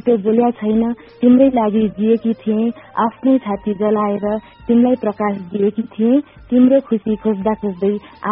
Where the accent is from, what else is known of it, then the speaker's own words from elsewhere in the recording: Arghakhanchi, Lumbini Province, Nepal; मेरो घर चाहिँ अर्घाखाँची हो